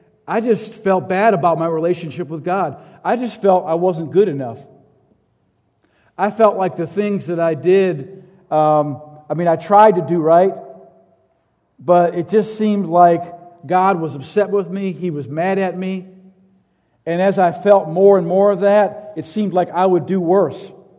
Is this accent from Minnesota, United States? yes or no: yes; St. Paul, Minnesota, United States; So I grew up in church. And the city where I'm from is St. Paul, Minnesota, is predominantly Catholic, 65% of the city.